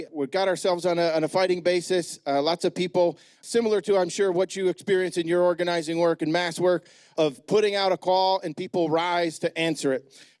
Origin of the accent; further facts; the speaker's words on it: New York, United States; now in Tucson, United States; I come from Tucson, Arizona, originally from upstate New York.